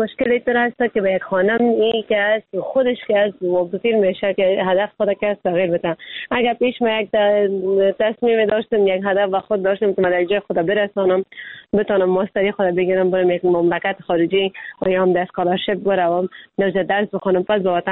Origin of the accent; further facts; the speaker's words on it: Afghanistan; خود ما افغان هستیم میفهمیم همه چیزه